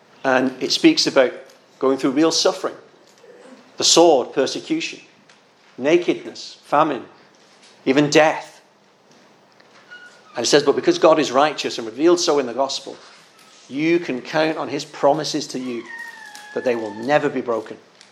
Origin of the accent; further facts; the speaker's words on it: Wigan, North West England, United Kingdom; Where I grew up in my hometown of Wigan, it was a mining town.